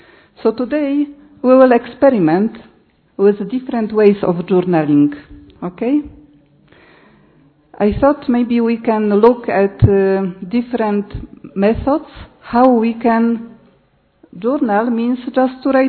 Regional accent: Poland; I'm from Poland

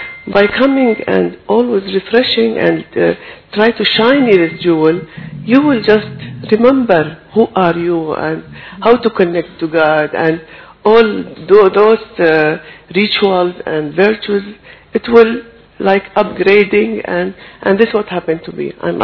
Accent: Saudi Arabia; I am from Saudi Arabia

